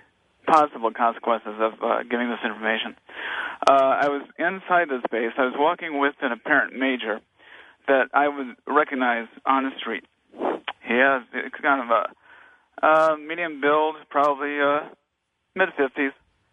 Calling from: Naples, Florida, United States; I'm calling from Naples, Florida.

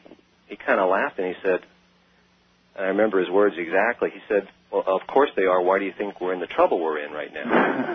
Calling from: Pasadena, California, United States; Hi. I'm calling from Pasadena.

